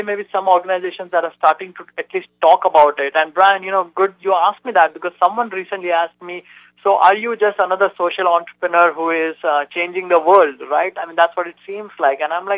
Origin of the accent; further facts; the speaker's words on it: India; English is a second language; now in United States; I'm from India, and starting a company, this kind of a company in America, brings additional challenges for me.